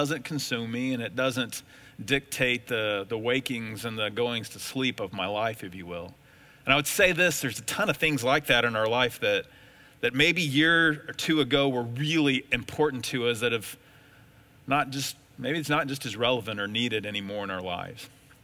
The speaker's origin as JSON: {"language": "English", "region": "Texas", "country": "United States", "tie": "born or raised there", "said": "And I grew up in Texas, and you don't grow up in Texas without being a football fan or a Dallas Cowboy fan."}